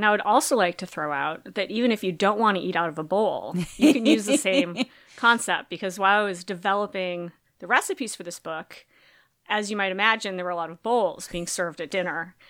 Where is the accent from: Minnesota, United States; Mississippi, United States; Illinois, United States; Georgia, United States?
Minnesota, United States; Minneapolis; I grew up in Minneapolis.